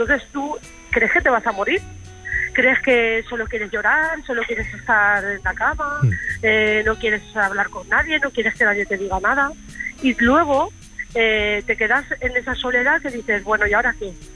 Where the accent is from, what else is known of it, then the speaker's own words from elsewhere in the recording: Valencia, Valencian Community, Spain; soy de Valencia.